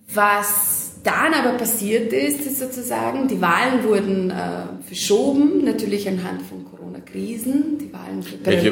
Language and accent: German; Serbia; Ich war noch nie in Mailand, bin eine Serbin.